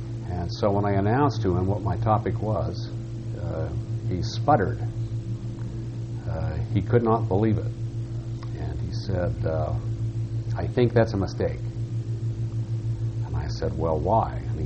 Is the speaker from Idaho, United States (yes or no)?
no; Salt Lake City, Utah, United States; This was the sort of thing that bothered me very early in life as a Mormon growing up in Salt Lake City